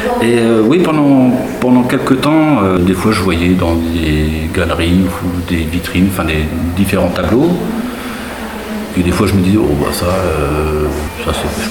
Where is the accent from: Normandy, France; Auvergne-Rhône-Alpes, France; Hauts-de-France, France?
Normandy, France; Alençon; Bon, je suis alençonnais.